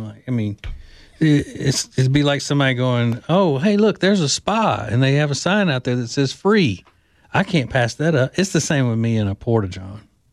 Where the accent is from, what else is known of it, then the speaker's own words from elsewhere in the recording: Winfield, Louisiana, United States; one of my friend groups growing up in Winfield, Louisiana, where I was the only white one.